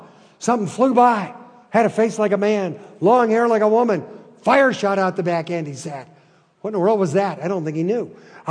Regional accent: Detroit, Michigan, United States; When I grew up in Detroit, there was a kid in my neighborhood.

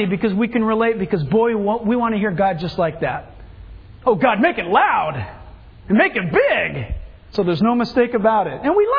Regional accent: California, United States; We're from Southern California, people. We've got a noise problem.

